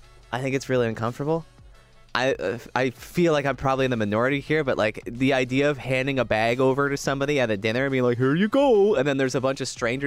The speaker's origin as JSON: {"language": "English", "town": "Brampton", "region": "Ontario", "country": "Canada", "tie": "born or raised there", "said": "Now, I was born and raised in Brampton."}